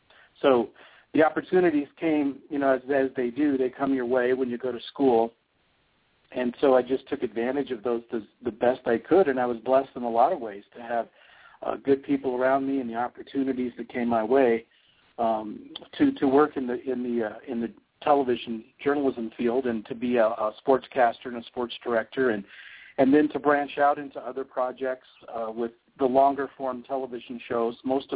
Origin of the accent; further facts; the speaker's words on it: Iowa, United States; also born or lived in Los Angeles; When I was very young, growing up in Los Angeles and then growing up in central Iowa, we lived next door to the TV weatherman